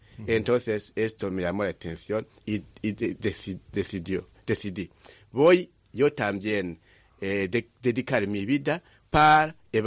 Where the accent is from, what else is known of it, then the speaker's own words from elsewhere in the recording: Burundi; also born or lived in Cameroon; now in Madrid, Spain; Yo soy de Burundi.